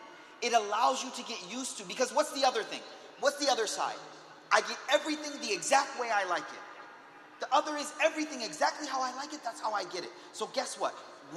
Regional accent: Buffalo, New York, United States; I'm from Buffalo, New York.

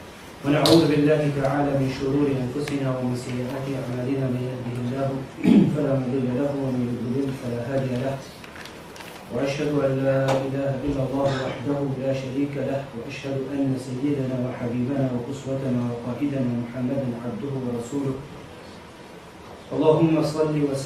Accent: Leicester, East Midlands, United Kingdom; I myself, I was born in this country. I was born in Leicester. And I've lived all my life in this country.

